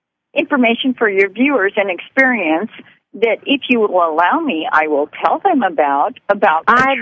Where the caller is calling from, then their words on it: Alaska, United States; Alaska, and I'm a longtime friend of yours, 30 years